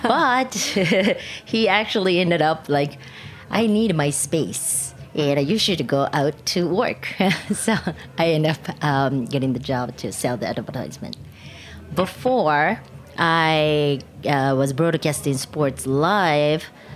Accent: Japan; English is a second language; I was born and raised in Japan.

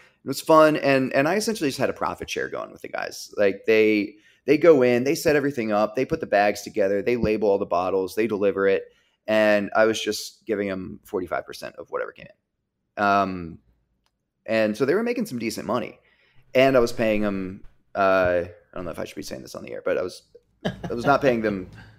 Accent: Virginia, United States; accent: Virginia; Yeah, every once in a while my Virginia accent creeps back up.

